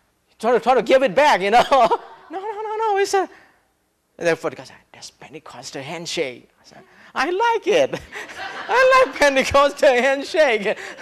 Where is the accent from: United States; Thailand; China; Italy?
Thailand; English is a second language; I'm from Thailand. I just finished the Bible college. I'm going back to my people to share the good news, what I have learned here.